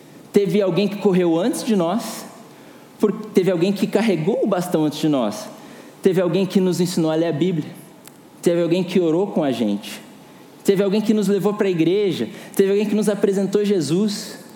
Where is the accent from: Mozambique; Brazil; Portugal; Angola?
Brazil; como eu sou brasileiro, gosto muito de futebol